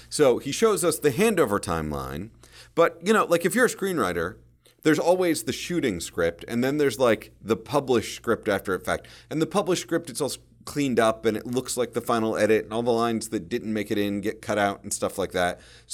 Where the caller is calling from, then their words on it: Maine, United States; I'm coming from Maine, which is why it might sound different than normal